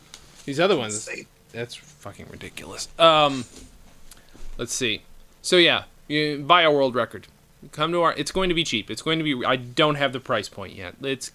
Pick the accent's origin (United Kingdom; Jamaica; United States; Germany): Germany; They're definitely good to me because I grew up with them in Germany.